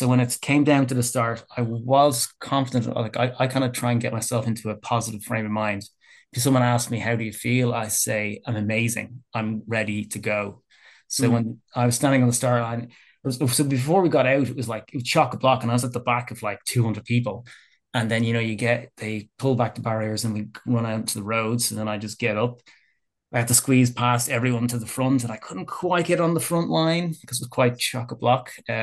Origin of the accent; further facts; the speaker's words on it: Ireland; I know I'm from Ireland and all, it rains here a lot over the coast, beside Howth